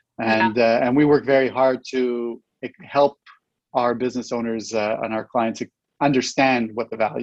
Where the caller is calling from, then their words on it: Montreal, Quebec, Canada; I'm located here in the West Island of Montreal in beautiful Quebec.